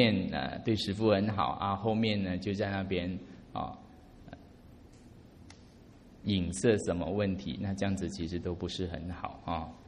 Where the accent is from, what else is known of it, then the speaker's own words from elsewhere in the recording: Malaysia; now in China; 在福岩，我刚从马来西亚来的时候，其实我都觉得哦，福岩哈，个导师的地方应该是非常哦，很庄严，很殊胜。